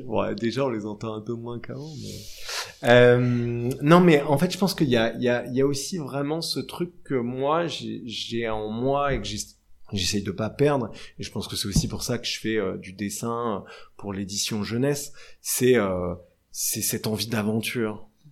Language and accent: French; Paris, Île-de-France, France; Parce que effectivement, on est parisien et on a un attachement très fort à cette ville parce qu'on adore Paris.